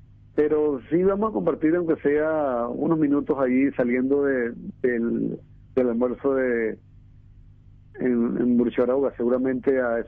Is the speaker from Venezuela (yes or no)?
yes; Venezuela; now in Paraguay; Nosotros, como venezolanos, que tenemos tantos problemas de limitaciones de alimento, de salud, pues estamos agradecidos con Paraguay